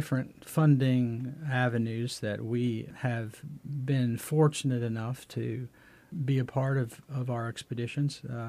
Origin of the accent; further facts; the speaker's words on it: Oklahoma, United States; the neat thing about growing up in Oklahoma, and I'm a Native American by heritage, is that living on the plains there, we have wonderful teachers there